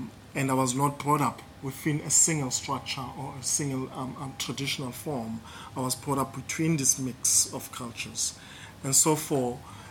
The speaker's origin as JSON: {"language": "English", "country": "South Africa", "said": "I'm a South African, and therefore I represent a tradition or a form."}